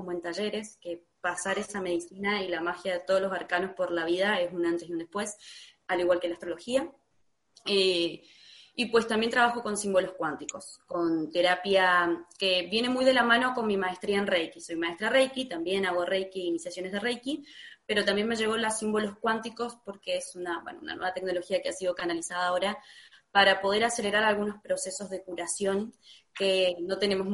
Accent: Mendoza, Argentina; soy de Mendoza, Argentina, vengo de los Andes, una tierra muy rica en maestros, en chamanes, en toda esta cosmovisión de los pueblos

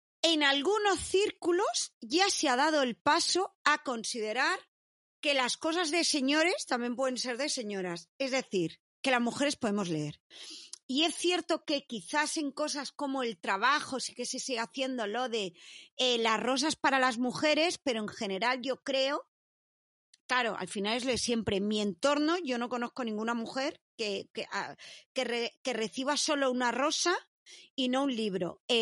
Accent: Catalonia, Spain; no estaríamos en un bar porque somos catalanas

